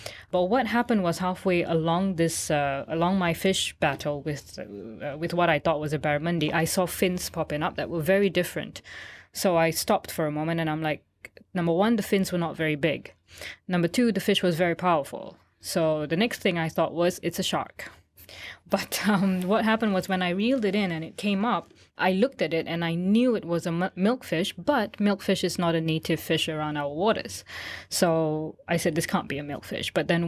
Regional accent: Singapore; in the angling industry. And I'm from Singapore.

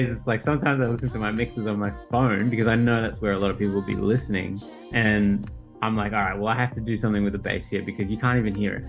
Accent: Australia; born there; Kind of. I was born in Australia, but my dad is from Penang. My mom is from Kelantan, sorry.

